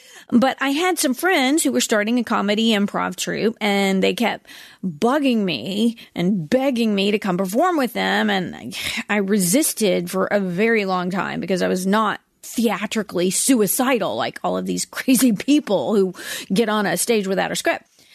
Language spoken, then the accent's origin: English; Georgia, United States; And I was like, you guys, we're from Georgia. Y'all, we don't really speak the King's English.